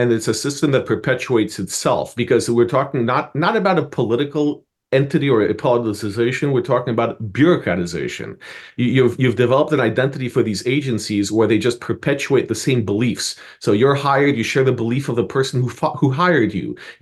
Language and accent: English; New York City, New York, United States; New Yorkers are contrarians. That's my hometown, and we don't always do what's expected of us.